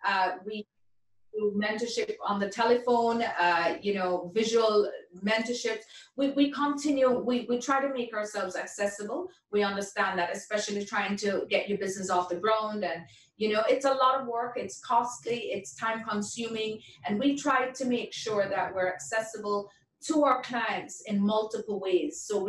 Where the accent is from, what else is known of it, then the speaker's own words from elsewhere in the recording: Jamaica; I'm from Jamaica, as I mentioned.